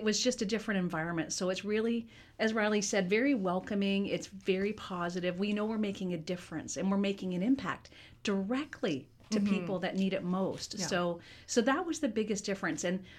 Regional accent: Kingston, Ontario, Canada; now in Toronto, Canada; I'm from Kingston, moved to Toronto.

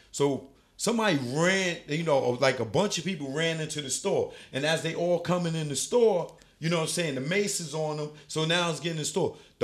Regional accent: Bronx, New York, United States; I'm from the Bronx. I don't know nobody in Paris.

